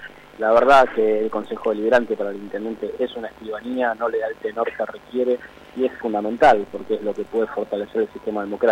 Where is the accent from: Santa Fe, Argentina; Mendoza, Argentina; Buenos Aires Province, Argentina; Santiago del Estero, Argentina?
Buenos Aires Province, Argentina; Lanús; Mis abuelos, mi hija, somos todos de Lanús.